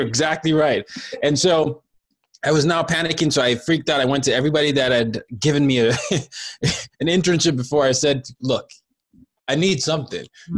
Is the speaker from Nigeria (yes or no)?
yes; Nigeria; So I'm Nigerian, so some of you might recognize from my name, some of you might not, but I was born in Nigeria, and the first 9 years of my life was spent in and out of military dictatorship.